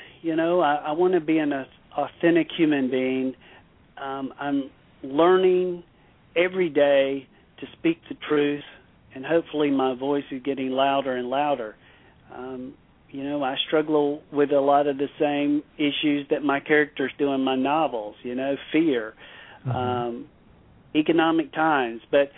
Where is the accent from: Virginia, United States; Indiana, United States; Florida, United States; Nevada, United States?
Florida, United States; For me, I grew up in the South. I grew up in a very small rural town in Florida